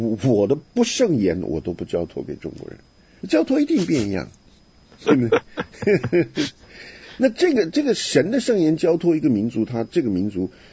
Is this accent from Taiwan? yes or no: yes; Taiwan; 这是我们从台湾来的这个有志气的人讲话。